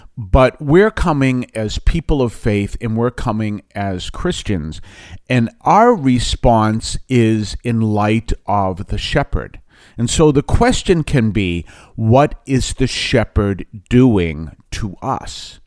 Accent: Weymouth, Massachusetts, United States; I didn't grow up in a farming economy. I grew up in Weymouth, Massachusetts.

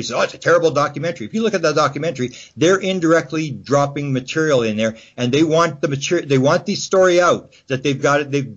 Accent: Canada; I'm from Canada.

